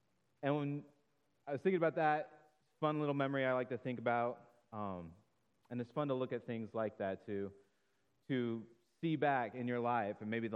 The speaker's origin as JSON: {"language": "English", "region": "Florida", "country": "United States", "said": "but I'm originally from Florida, and I've lived in southern Florida and middle Florida for the majority of my life."}